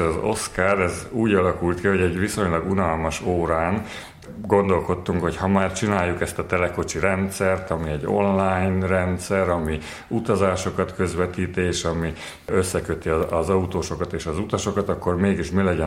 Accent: Szombathely, Vas, Hungary; born there; also born or lived in Salgótarján / Nagykanizsa / Kiskunfélegyháza; Tehát Szombathelyen születtem

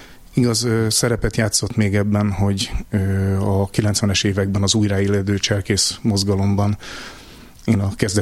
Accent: Budapest, Hungary; also born or lived in Pécs; én Pécset születtem. Budapesten éltünk, elég hamar fölköltöztek szüleim Budapestre, az első kerületbe

